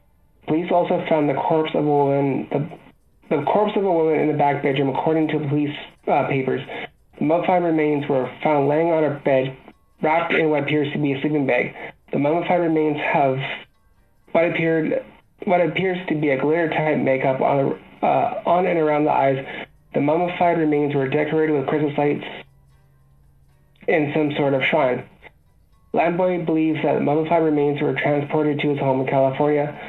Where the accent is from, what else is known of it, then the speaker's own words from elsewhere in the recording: Canada; I mean, I'm Canadian